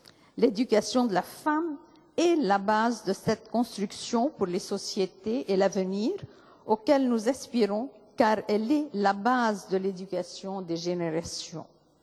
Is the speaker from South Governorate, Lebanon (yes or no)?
yes; Tyre, South Governorate, Lebanon; Je me suis attachée à ma ville natale, Tyr